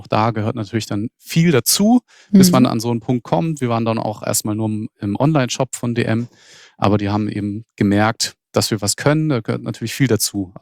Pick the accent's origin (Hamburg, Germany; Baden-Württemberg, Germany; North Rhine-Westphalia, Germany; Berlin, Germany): Baden-Württemberg, Germany; Freiburg; Ich selbst bin ja nicht mal Schwabe, sondern bin Badner. Ich komme ursprünglich aus Freiburg.